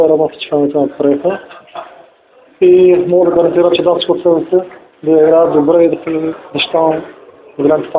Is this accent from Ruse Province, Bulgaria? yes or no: no; Stara Zagora, Stara Zagora Province, Bulgaria; все пак тук съм израснал в Стара Загора